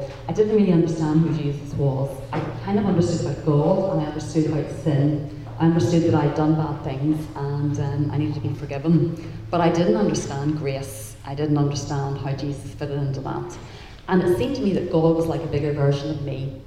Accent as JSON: {"language": "English", "town": "Belfast", "region": "Northern Ireland", "country": "United Kingdom", "tie": "born or raised there", "said": "I grew up in Belfast, Northern Ireland, and growing up, I've got a younger brother and sister"}